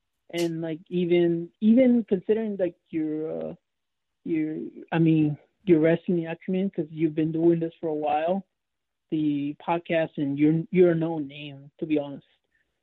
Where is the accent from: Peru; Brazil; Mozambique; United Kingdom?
Peru; now in United States; I personally, growing up, I was born in Peru, so like growing up with like the Spanish commentators, for example.